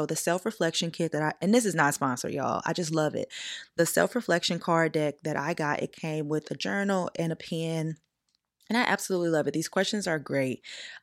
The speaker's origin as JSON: {"language": "English", "region": "Southern United States", "country": "United States", "tie": "born or raised there", "said": "And the biggest thing about it is growing up, I grew up in the Bible Belt. So when you grow up down there where I grew up"}